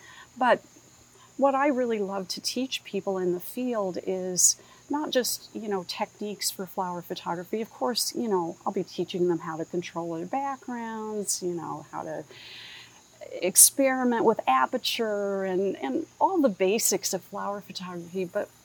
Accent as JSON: {"language": "English", "region": "Illinois", "country": "United States", "tie": "born or raised there", "said": "I grew up in Southern Illinois, which a lot of people think, oh, you know, farmland, but it's very different from the northern part of the state."}